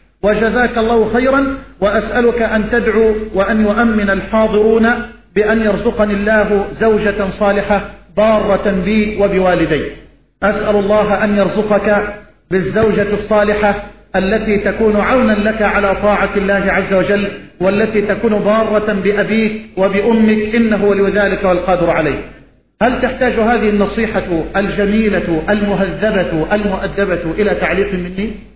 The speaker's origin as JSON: {"language": "Arabic", "country": "Egypt", "said": "لا تحرم بلدنا مصر من الأمن والأمان"}